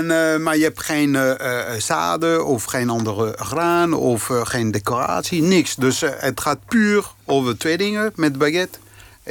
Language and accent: Dutch; France; Dutch is a second language; Dat is heel belangrijk, omdat bij ons in Frankrijk... Er is geen één wijze om een baguette te maken.